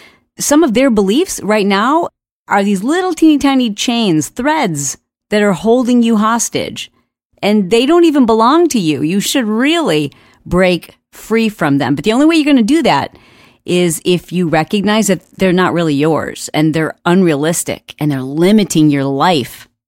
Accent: Michigan, United States; Now, I grew up in Michigan, and if you've ever driven in a cold weather state

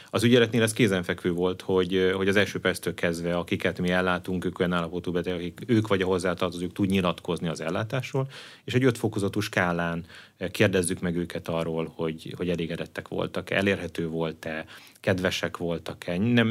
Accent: Debrecen, Hajdú-Bihar, Hungary; Én azt gondolom, hogy ha egy mondhatom azt, hogy vidékiként, debreceniként, akár Hajdú-Bihar vagy másik vármegyéket ismerve

